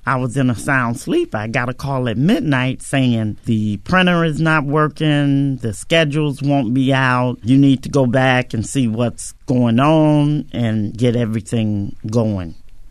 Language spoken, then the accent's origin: English; Chicago, Illinois, United States; Growing up in Chicago, of course, I know racism exists.